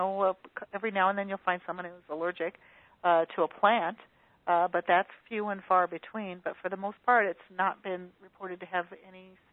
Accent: Midwest, United States; Because I always say I'm from the Midwest, so I'm very frugal.

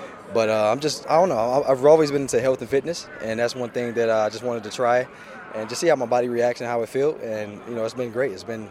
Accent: Detroit, Michigan, United States; He's from Detroit. I'm from Detroit.

